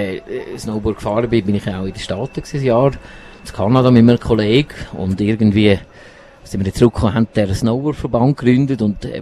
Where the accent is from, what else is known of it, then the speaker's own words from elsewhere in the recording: Andermatt, Uri, Switzerland; Ich bin im Tal geboren, zu Realb und zu Andermatt aufgewachsen.